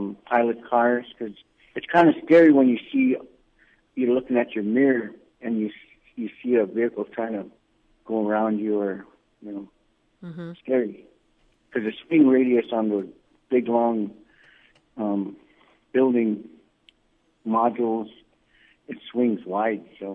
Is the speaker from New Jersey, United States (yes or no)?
no; Bethel, Alaska, United States; the new officers who are coming on here in Bethel. My hometown, this is my hometown.